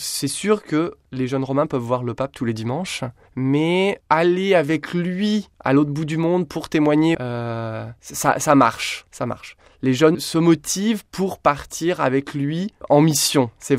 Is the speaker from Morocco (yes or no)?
no; France; je suis français